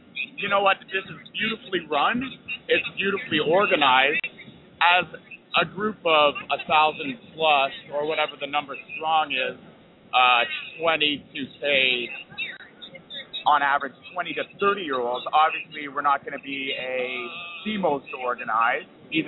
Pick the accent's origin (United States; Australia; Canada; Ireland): Canada; I'm from Canada, actually.